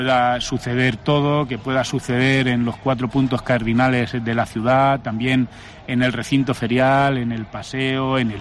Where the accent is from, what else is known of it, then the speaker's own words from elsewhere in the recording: Albacete, Castilla-La Mancha, Spain; hizo emocionarse a sus paisanos, que somos nosotros los albaceteños